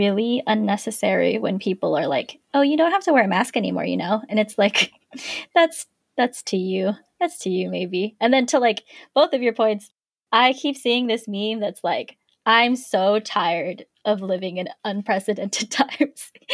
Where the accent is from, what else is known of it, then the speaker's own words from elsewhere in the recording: Philippines; I'm not the only one that's heard this just because I'm Filipino